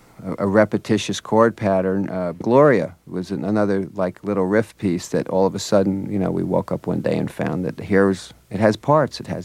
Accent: New Jersey, United States; She was from South Jersey, and I was from Central Jersey, and I spent a lot of summers outside Philly

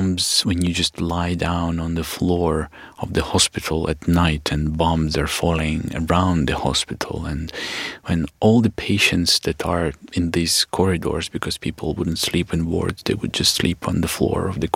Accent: Kharkiv, Kharkiv Oblast, Ukraine; I grew up in Kharkiv

